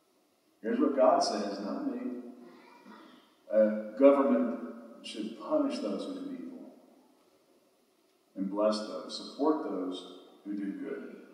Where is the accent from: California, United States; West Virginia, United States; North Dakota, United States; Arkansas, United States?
Arkansas, United States; I was born and raised in South Arkansas, almost to Louisiana.